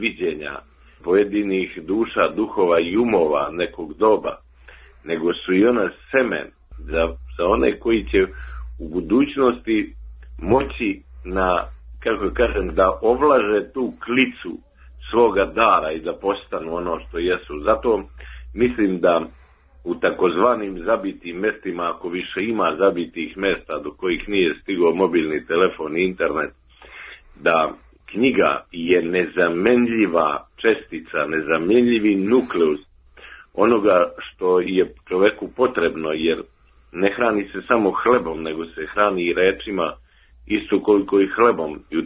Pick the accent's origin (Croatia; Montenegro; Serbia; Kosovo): Montenegro; Ja sam, što bi rekla pesma, rođen u cveću livada i u mom zavičaju, u mom selu, brdima i planinama Severne Crne Gore u bojištima.